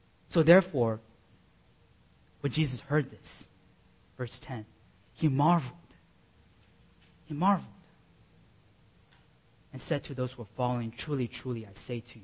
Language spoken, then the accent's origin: English; Taiwan; when I was young, and I grew up in Taiwan